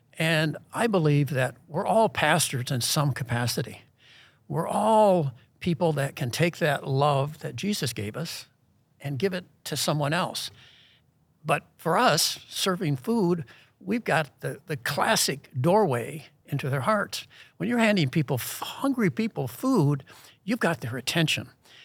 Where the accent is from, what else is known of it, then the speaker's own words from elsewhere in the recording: Detroit, Michigan, United States; Growing up in Detroit, Michigan, about 39 years ago, maybe a few more. But growing up in Detroit, Michigan, I grew up in a household.